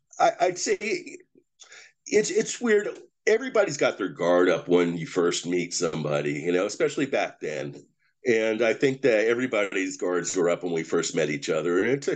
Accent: Clifton, New Jersey, United States; well, in my hometown of Clifton, we had a band you might have heard

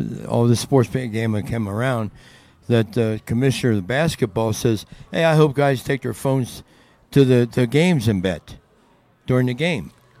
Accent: Cincinnati, Ohio, United States; I'm from Cincinnati. The Reds play on Pete Rose Way.

